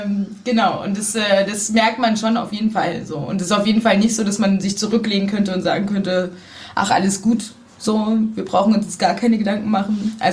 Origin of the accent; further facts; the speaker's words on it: Zwickau, Saxony, Germany; now in Cottbus, Germany; Ja, das war auch so dieser witzige Punkt, dass so, also ich komme aus Zwickau.